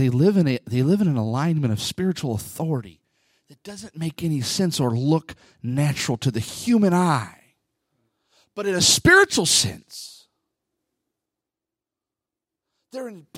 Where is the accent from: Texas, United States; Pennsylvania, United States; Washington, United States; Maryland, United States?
Washington, United States; I got to see Bill Clinton in person in my hometown as a kid, and I'll never forget the amount of respect that I felt in that moment.